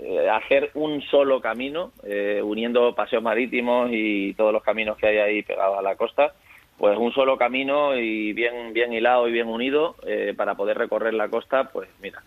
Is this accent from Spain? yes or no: yes; Málaga, Andalusia, Spain; este desafío nos planteamos hacer la senda litoral en Málaga, que es de donde yo soy